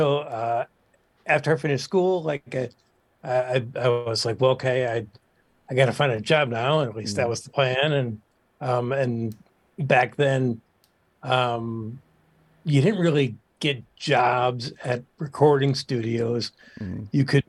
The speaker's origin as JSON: {"language": "English", "town": "Milwaukee", "region": "Wisconsin", "country": "United States", "tie": "born or raised there", "said": "I grew up in Milwaukee, and I was in bands as a young kid"}